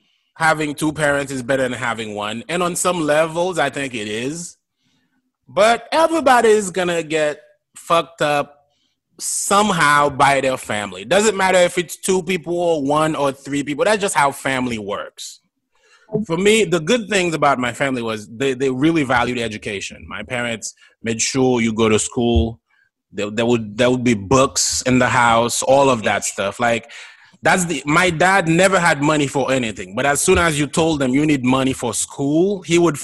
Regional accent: Gonaïves, Artibonite, Haiti; English is a second language; I grew up in Gonaïves, which is a town. That's the town, by the way, where the independence was declared. So it's a town of fucking rebels.

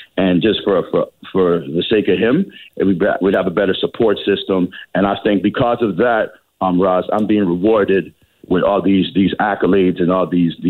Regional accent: Toronto, Ontario, Canada; I live in New Brunswick now, and the Junos are in Nova Scotia. You can't forget where you came from, man. I'm from Toronto.

